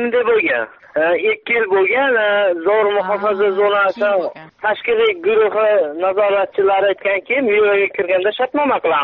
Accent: Raqqon, Fergana Region, Uzbekistan; born there; Farg'ona viloyati Beshariq tumani Raqqon qishlog'i Yaqo'rg'onda tug'ilganman.

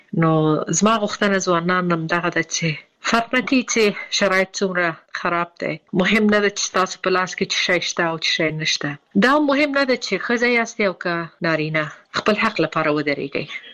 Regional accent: Afghanistan; دا چې زه د افغانستان باندې یم، زه ورځې شمیرم چې زه بیرته کله خپل ملک ته ځم او بیرته خپل ټاټوبی خپل خلکو سره

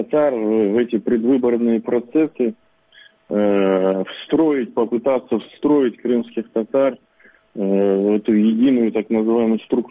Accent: Crimea, Ukraine; мы, крымские татары

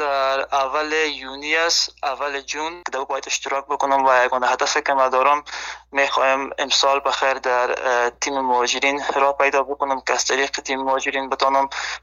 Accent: Afghanistan; now in Germany; به خاطر می هدف خود از افغانستان آلمان آمدم،

